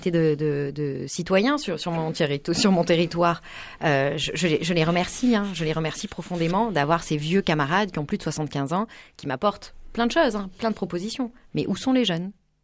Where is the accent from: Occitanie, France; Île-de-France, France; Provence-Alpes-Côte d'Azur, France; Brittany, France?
Provence-Alpes-Côte d'Azur, France; que ce soit dans les Bouches-du-Rhône ou chez moi dans le Var.